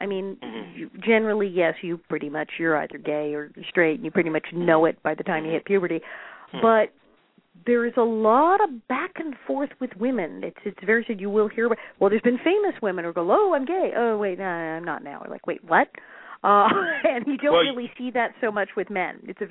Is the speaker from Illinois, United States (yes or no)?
no; West Hollywood, California, United States; also born or lived in New York; as I said, I was born in New York and grew up in West Hollywood.